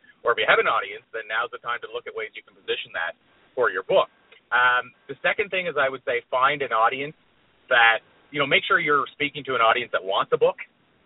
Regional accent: Prince Edward Island, Canada; I'm from Meat Potatoes PEI, Prince Edward Island, smallest province in Canada.

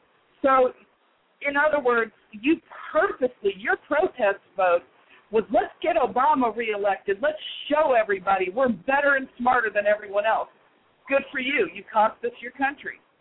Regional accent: Texas, United States; I'm from Texas. My mother lived there.

